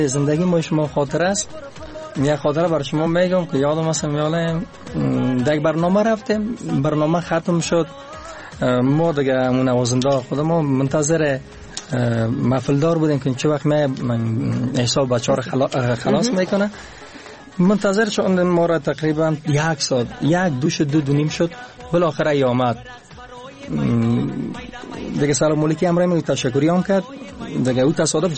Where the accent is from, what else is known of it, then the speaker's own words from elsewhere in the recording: Kabul, Afghanistan; born there; تولد خودم زاده کابل هستیم قبلگاه سبه همچنان دیگه اصلا ما از ولایت لوگر هستیم.